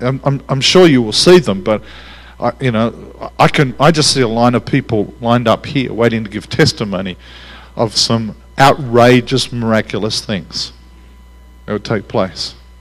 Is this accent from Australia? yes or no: yes; Australia; I'm part of my Australian bluntness. I'm Australian, so I'm sorry.